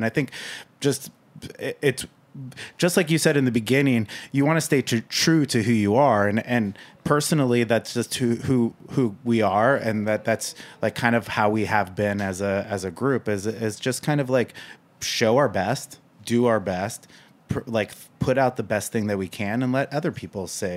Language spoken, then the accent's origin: English; Napa, California, United States; growing up in Napa was much different. I'm 40 years old. So Napa was very different when I was a child. It was very rural and it was really small. So I grew up in a very small town, a small town environment.